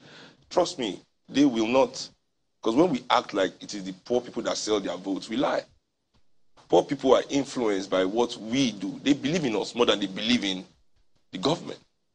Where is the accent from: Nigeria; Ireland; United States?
Nigeria; And I feel we as Nigerian people, you know, emotions drive us a lot.